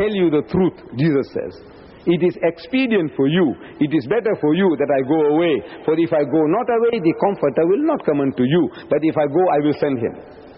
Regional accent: South Africa; I said, look, I'm a South African.

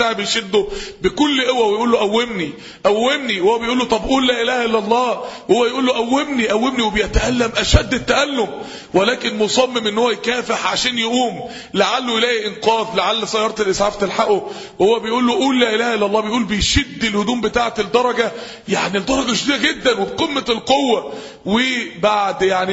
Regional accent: Mansoura, Dakahlia, Egypt; ماتت وهي ساجدة وهي حضن المصحف عندنا في المنصورة

